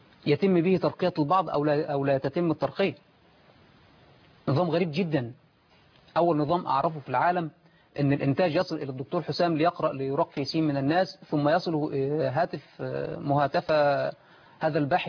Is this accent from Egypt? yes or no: yes; Egypt; عندنا في مصر عدد من الجامعات ليس عندنا جامعة أو جامعتين أو ثلاثة عندنا عدد من الجامعات في مصر